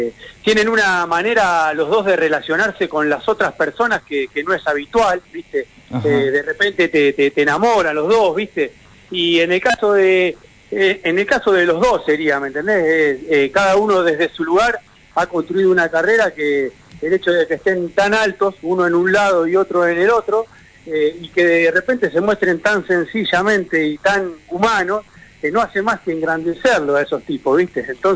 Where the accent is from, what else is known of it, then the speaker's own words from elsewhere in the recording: Rosario, Santa Fe, Argentina; Soy de Rosario, yo estoy radicado acá en Rosario, hace mucho tiempo que hicimos base acá con mi señora